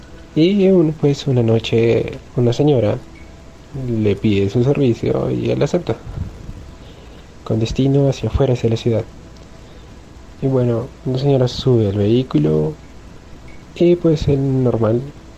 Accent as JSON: {"language": "Spanish", "country": "Peru", "said": "Soy de Perú"}